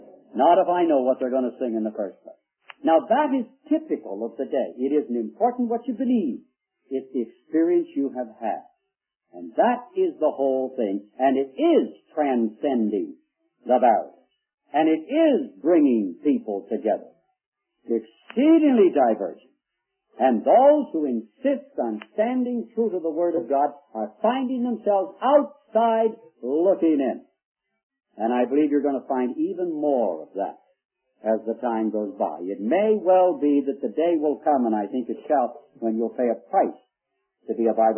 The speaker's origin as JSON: {"language": "English", "country": "Canada", "tie": "born or raised there", "said": "I grew up in the Canadian system, both supported by the government."}